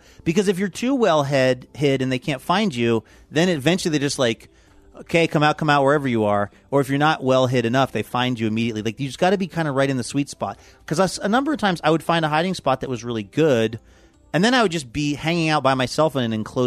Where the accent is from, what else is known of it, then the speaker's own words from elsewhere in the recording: Seattle, Washington, United States; And when I was a kid growing up in Seattle, it was a 3-bedroom house.